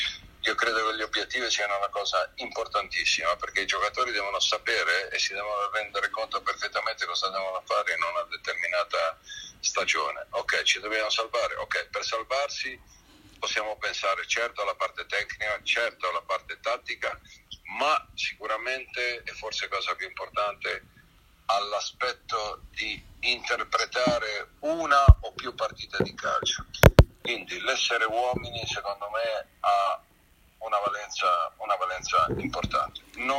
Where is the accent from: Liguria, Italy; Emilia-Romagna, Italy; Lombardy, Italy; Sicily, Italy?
Liguria, Italy; Genoa; spero di essermelo meritato da genovese